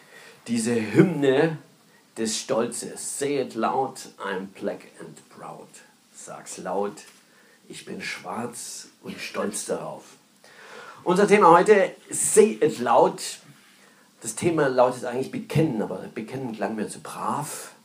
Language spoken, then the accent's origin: German; Saxony, Germany; Ich stamme ja aus Sachsen und da gab es in unserem Dorf ein Dorfkino.